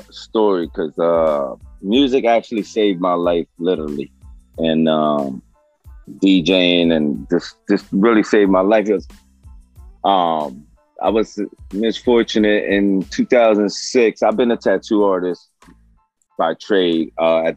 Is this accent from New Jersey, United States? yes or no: yes; Vineland, New Jersey, United States; I'm from South Jersey, Vineland, New Jersey, to be exact